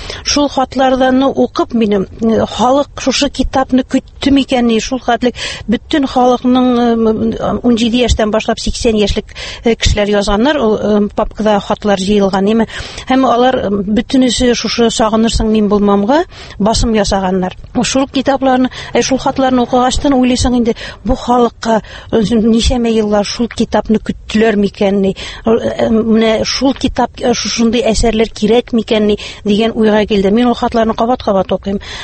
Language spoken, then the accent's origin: Tatar; Bashkortostan, Russia; now in Naberezhnye Chelny, Russia; Мин үземнең тумышым белән Башкортстаннан, Учалы районы Ахунавыннан, мин 78 елны шушы КамАЗ төзелешенә килдем һәм шушында мөслим җигитенә кияүгә чыгып, шушында тормыш корып, хәзерге көндә дә шушы Чаллы шәһәрендә яшим.